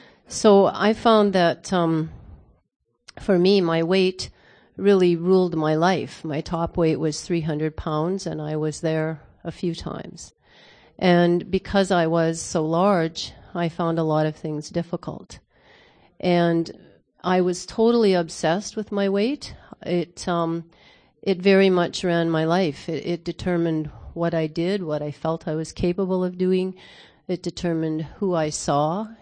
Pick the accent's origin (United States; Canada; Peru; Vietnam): Canada; Calgary, Alberta; and I'm from Calgary, Canada.